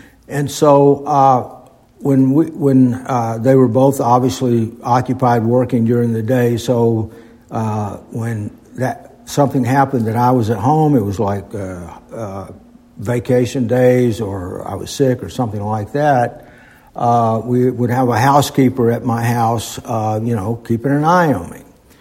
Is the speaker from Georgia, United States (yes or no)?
yes; Ellijay, Georgia, United States; born there; I'm 81 years old now, but I was born in Ellijay, Georgia in 1942. And it was a beautiful little town in those days, great place to live.